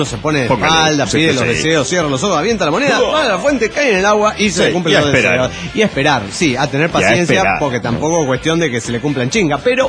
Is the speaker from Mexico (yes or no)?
yes; Mexico